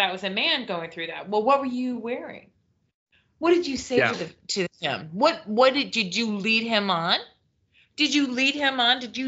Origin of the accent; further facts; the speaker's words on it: Spokane, Washington, United States; I remember a long time ago when I was a kid growing up in Spokane